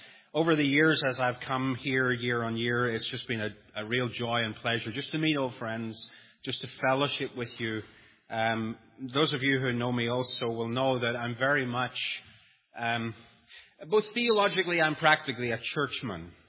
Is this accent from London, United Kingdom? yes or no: no; Northern Ireland, United Kingdom; accent: Northern Irish; For those of you who don't know me, you'll think, well, it must be further afield than that, and of course it is. It's from Northern Ireland. But increasingly, my accent is changing.